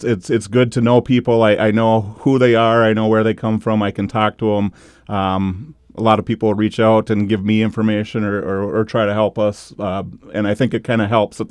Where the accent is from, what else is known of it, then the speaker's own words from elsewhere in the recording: Henning, Minnesota, United States; I grew up in Henning, graduated from Henning High School, went to NDSU and got my bachelor's degree in sociology.